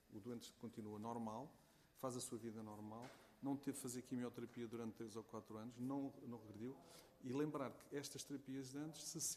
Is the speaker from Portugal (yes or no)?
yes; Portugal; nós, como portugueses, vamos querer puxar o máximo que pudermos